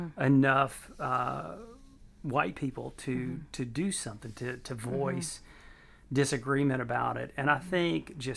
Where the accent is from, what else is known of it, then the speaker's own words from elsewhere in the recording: Mississippi, United States; And I grew up poor in the Mississippi Delta, and I was white.